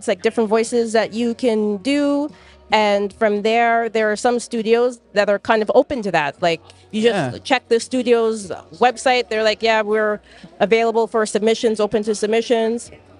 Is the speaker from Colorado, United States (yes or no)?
no; New York, United States; So for me, like I said, originally I'm from New York. I started to take classes in New York.